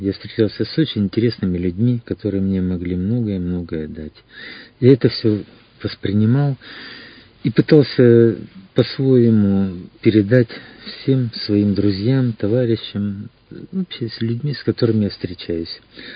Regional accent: Iskitim, Novosibirsk Oblast, Russia; born there; Город Искитим, недалеко от Огнемгородка Новосибирского, и там я учился потом в университете.

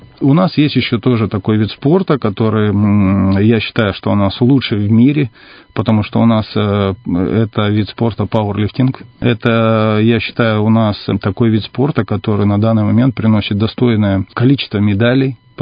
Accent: Siberia, Russia; Мы сибиряки, живем далеко от Москвы

